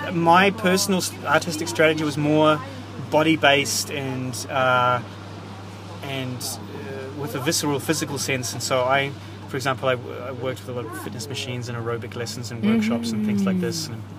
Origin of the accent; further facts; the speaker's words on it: New Zealand; Because I'm from New Zealand. I have to fly back to New Zealand every now and then.